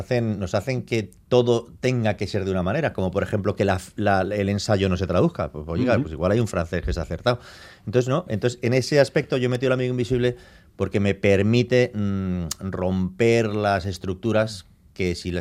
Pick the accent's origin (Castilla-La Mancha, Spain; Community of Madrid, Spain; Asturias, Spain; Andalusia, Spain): Community of Madrid, Spain; Madrid; yo soy de Madrid y estoy ahí en Nueva York